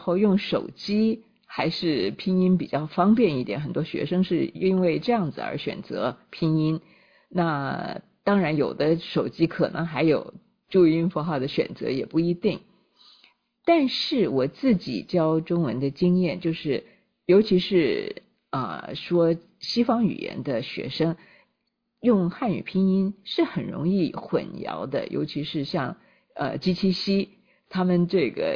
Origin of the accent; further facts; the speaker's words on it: Kaohsiung, Taiwan; 我是从小在高雄长大的，但是我在台北念大学。